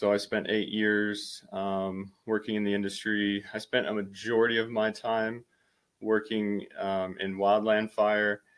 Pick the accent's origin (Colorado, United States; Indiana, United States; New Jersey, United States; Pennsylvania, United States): Colorado, United States; So I grew up in Colorado. I've always had a knack for wanting to help people.